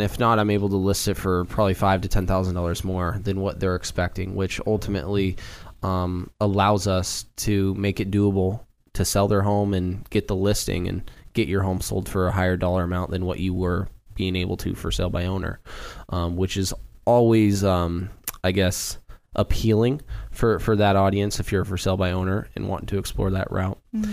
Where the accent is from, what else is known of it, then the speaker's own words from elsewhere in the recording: Turner, Oregon, United States; So the home I grew up in Turner, Oregon, was just listed and put back on the market.